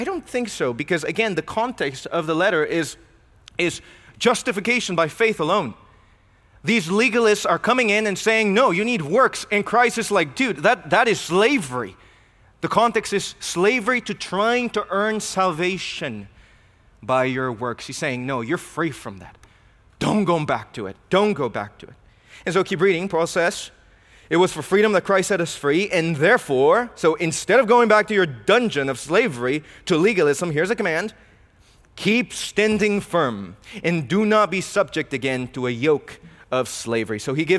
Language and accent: English; Mexico; I'm from Mexico